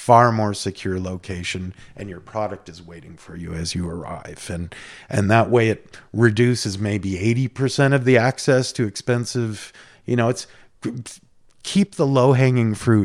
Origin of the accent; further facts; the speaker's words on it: Toronto, Ontario, Canada; I grew up in Toronto